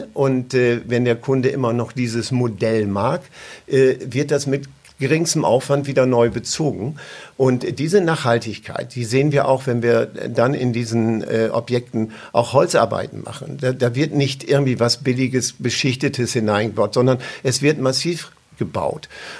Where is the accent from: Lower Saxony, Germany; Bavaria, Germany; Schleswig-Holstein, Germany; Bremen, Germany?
Lower Saxony, Germany; Ja, ich bin natürlich groß geworden in Ostfriesland. Dazu stehe ich auch.